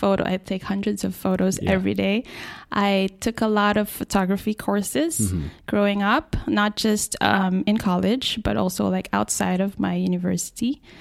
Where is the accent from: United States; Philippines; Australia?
Philippines; now in Singapore; I'm producer at Group X. It's a media production company based in Singapore. Mm-hmm. I've been working there for 7 years, but I'm originally from the Philippines.